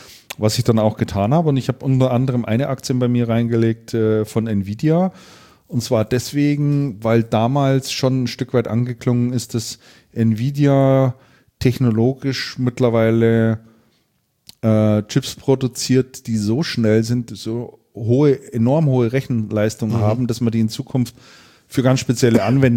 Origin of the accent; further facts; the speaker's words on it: Bavaria, Germany; born there; also born or lived in Lechfeld; Gebürtig bin ich Mittelfranke.